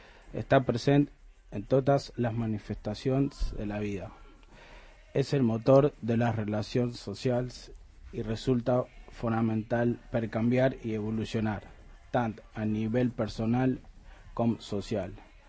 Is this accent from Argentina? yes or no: yes; Argentina; Soc argentí.